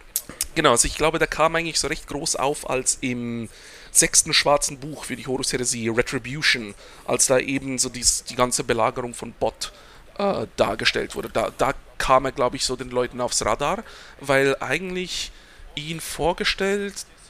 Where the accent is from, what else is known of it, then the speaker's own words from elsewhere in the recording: Switzerland; German is a second language; Und Hochdeutsch ist ein bisschen ungewohnt für mich als Schweizer.